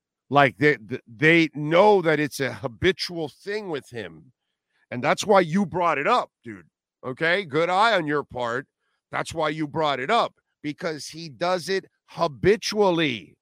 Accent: Hialeah, Florida, United States; I'm a Hialeah tea bread, 85. So I grew up in Hialeah for a few years.

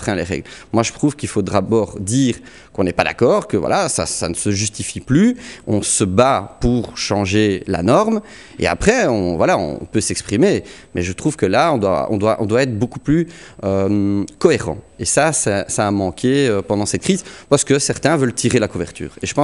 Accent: Brussels, Brussels-Capital Region, Belgium; Moi je suis les deux, je suis un Bruxellois, un Echt.

